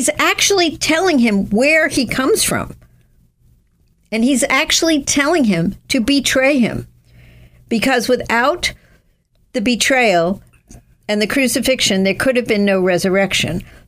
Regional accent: Hicksville, New York, United States; I grew up in Hicksville, Long Island.

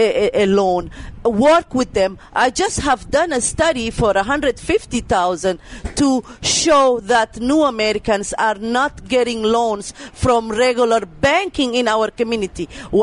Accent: Somalia; Yeah, I'm from Somalia

